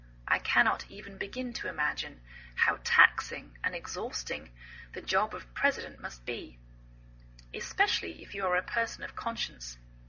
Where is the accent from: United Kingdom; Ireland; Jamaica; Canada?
United Kingdom; England; now in United States